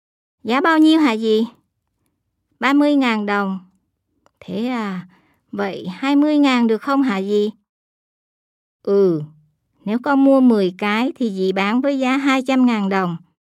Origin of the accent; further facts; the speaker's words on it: Kobe, Hyogo, Japan; Vietnamese is a second language; now in Mino, Japan; Tôi năm nay 21 tuổi. Tôi sống ở Mino. Tôi đến từ Kobe. Gia đình tôi có 6 người. Ông, bà, bố, mẹ, em gái và tôi. Mẹ tôi là người Việt Nam.